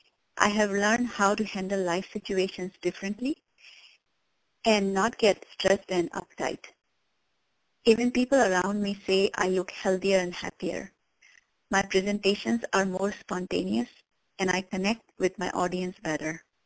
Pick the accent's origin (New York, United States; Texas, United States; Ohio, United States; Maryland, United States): Texas, United States; I'm from Texas.